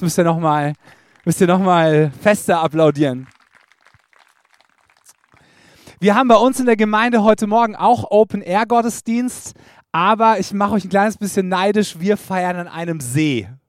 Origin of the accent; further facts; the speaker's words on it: Karlsruhe, Baden-Württemberg, Germany; Und ich komme aus Karlsruhe.